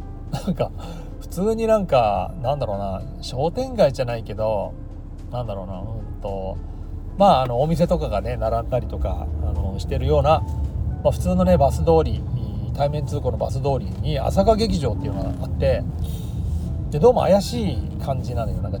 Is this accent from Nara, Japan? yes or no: no; Saitama, Japan; also born or lived in Musashino, Japan; 4歳ぐらいから埼玉県の方に父親が家買って、そうなんかね、突然銀行勤めを始めて、それで家を買ったんですよ、埼玉県新座市というところに。